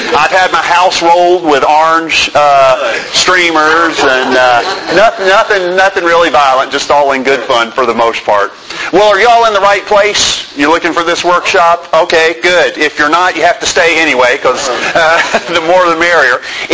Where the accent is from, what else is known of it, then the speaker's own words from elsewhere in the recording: Georgia, United States; now in Tennessee, United States; Well, I mentioned I'm from Georgia. I grew up in South Georgia near Savannah. In that area on the coast. And when I moved up here to Tennessee